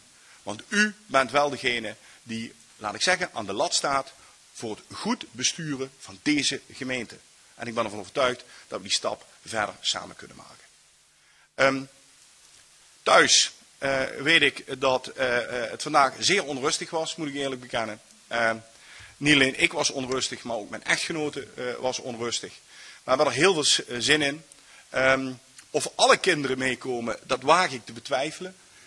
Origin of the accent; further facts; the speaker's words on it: Heerlen, Limburg, Netherlands; Ik ben geboren en getogen in Heerlen.